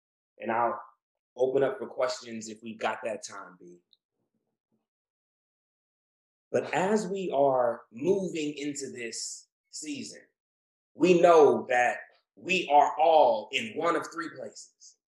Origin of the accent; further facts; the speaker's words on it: Jamaica; my whole family's Jamaican. I'm Jamaican.